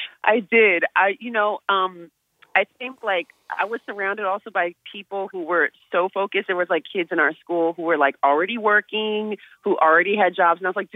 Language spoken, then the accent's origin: English; Oakland, California, United States; Girl, no, I'm from Oakland.